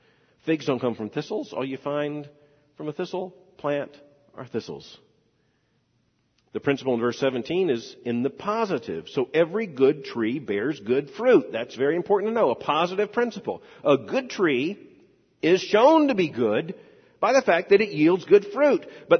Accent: Florida, United States; I grew up in Florida. We have plenty of citrus trees.

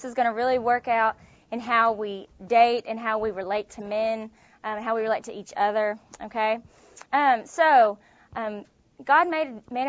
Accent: Somerset, Kentucky, United States; I'm from Somerset, Kentucky, and I went to Georgetown College.

